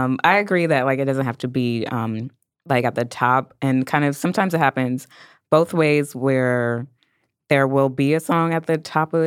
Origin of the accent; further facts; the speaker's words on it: New York, United States; I'm from New York.